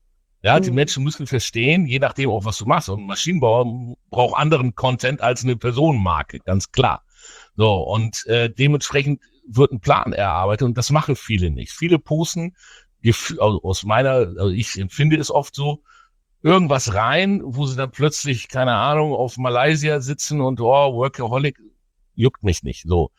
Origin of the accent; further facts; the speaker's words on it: Bremen, Germany; So, jetzt komme ich ja aus Bremen, ja.